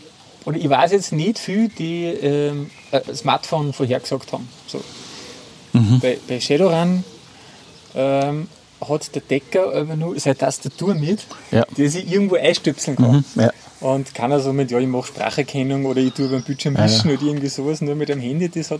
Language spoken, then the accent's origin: German; Upper Austria, Austria; Wir sind ja im Innviertel aufgewachsen.